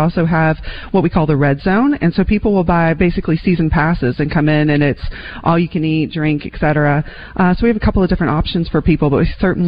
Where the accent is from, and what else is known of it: Leola, South Dakota, United States; born or raised there